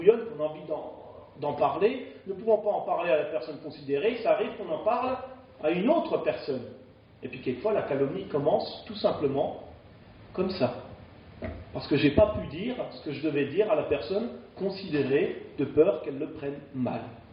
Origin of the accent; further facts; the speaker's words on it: France; En plus, on est français, alors on aime bien la critique constructive